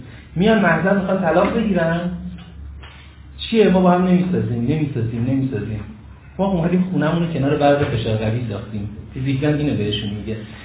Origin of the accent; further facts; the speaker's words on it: Iran; born there; یکی از شرایط ناگزیر ما اینه که تو ایران به دنیا اومدیم، تو این زمانه، تو جهان سوم